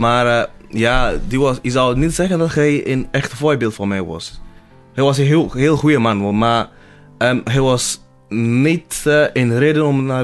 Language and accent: Dutch; Sokode, Volta, Ghana; Dutch is a second language; now in Netherlands; Nou, ik kom uit een heel klein dorpje dat Sokode heette. Sokode. En wel een klein dorpje van een paar duizend mensen. Volgens mij 4000 mensen ongeveer. Ja, daar kom ik vandaan. Dat is ten zuiden van Ghana.